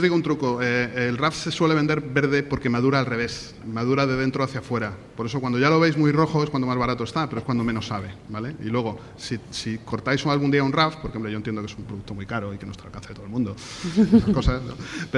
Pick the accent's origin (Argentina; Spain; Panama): Spain; Almería, Andalusia; No, con nosotros no, somos almerienses y trabajamos de otra forma, ¿no?